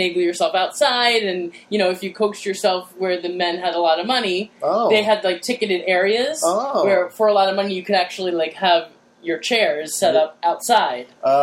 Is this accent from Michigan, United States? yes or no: no; New York, United States; I grew up in Long Island, so we would come on the weekends every once in a while to the city